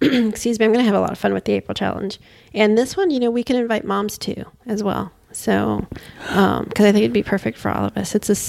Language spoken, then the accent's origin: English; Queens, New York, United States; Oh, I'm from New York, Queens.